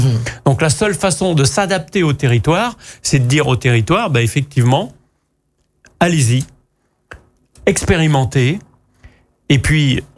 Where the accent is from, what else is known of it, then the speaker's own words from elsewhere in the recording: Brittany, France; bah moi, je suis de nationalité bretonne, parce que je suis breton.